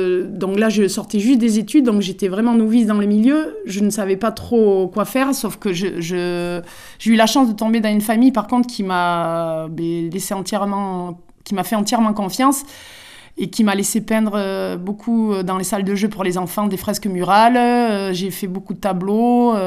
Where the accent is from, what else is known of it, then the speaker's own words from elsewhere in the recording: Hontanx, Nouvelle-Aquitaine, France; D'accord, donc je suis d'Hontanx. Après je suis partie m'installer à Perquis.